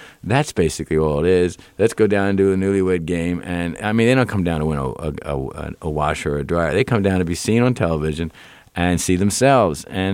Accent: Philadelphia, Pennsylvania, United States; particularly being a Philadelphian.

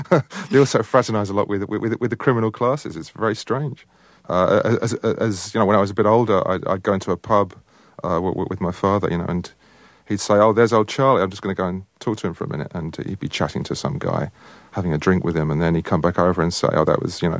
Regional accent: England, United Kingdom; And I grew up kind of in Metroland, so I have a love-hate relationship with the place.

